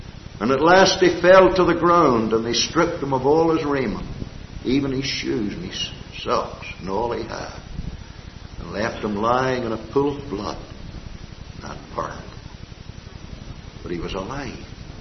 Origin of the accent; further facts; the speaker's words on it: Ireland; now in Canada; and I'm an Irishman yet, although I'm a Canadian citizen